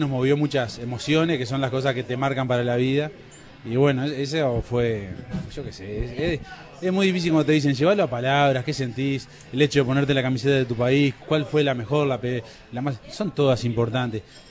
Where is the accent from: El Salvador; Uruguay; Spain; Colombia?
Uruguay; Yo creo que somos todos uruguayos que estábamos en Sudáfrica